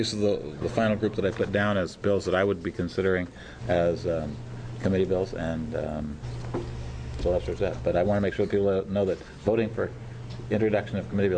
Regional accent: Port Angeles, Washington, United States; I grew up in Port Angeles, so not far from Okanagan.

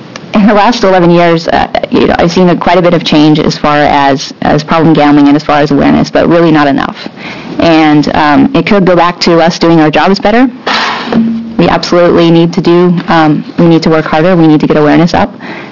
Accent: Oregon, United States; Madam Chair, members of the committee … I am from Lane County, so I don't see that we have any membership on the committee from my county

